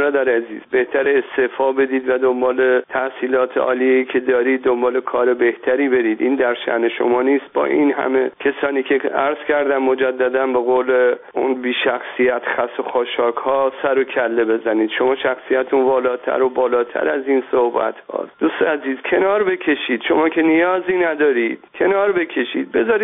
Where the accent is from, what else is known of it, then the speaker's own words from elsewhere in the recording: Iran; به عنوان یک ایرانی